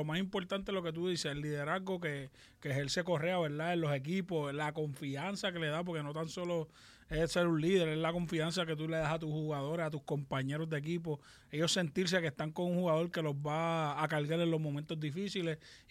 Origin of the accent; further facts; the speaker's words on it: Puerto Rico; nosotros como boricua estar orgullosos